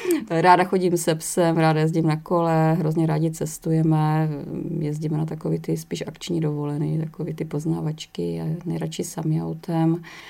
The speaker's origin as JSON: {"language": "Czech", "town": "Šumperk", "region": "Olomouc Region", "country": "Czechia", "tie": "born there", "said": "protože jsem se narodila v Šumperku"}